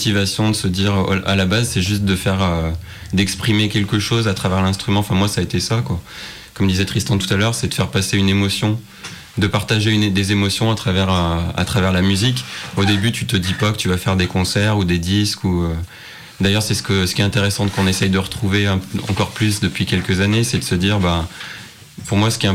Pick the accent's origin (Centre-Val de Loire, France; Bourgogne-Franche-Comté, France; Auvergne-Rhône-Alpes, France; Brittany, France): Auvergne-Rhône-Alpes, France; Saint-Étienne; On est stéphanois